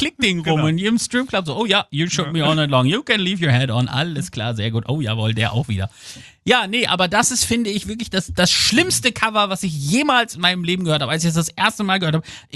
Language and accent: German; Lower Saxony, Germany; Mann, Junge, ich bin Ostfriese, ich habe den ganzen Keller voller Korn.